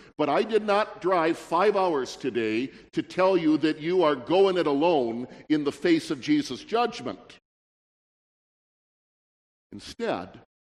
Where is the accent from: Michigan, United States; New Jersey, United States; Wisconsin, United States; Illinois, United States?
Michigan, United States; right there in the middle of the murder and crime capital of my home state of Michigan